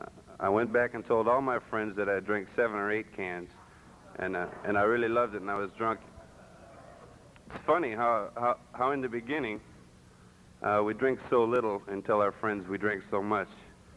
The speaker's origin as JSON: {"language": "English", "region": "Illinois", "country": "United States", "tie": "born there", "said": "I was born in Illinois in a small town, 400 or 500 people."}